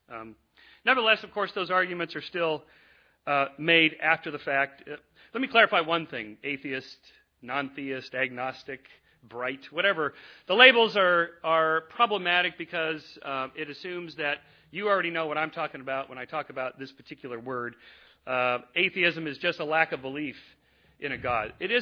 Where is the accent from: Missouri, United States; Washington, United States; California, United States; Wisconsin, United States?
California, United States; accent: California; And I've learned two things since I came here from America.